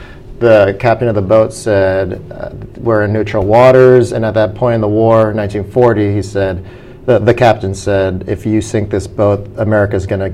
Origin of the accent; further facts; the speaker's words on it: Berkeley, California, United States; born there; I was born in Berkeley, California.